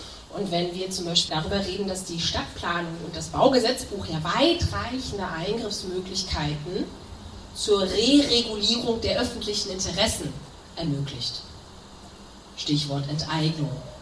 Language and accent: German; East Germany, Germany; Ich komme übrigens aus dem Osten, das möchte ich auch nochmal dazu sagen, das ist ein bisschen eine andere Perspektive, weil meine kapitalistische Erfahrung beginnt 1990. Und ich bin erst 84 geboren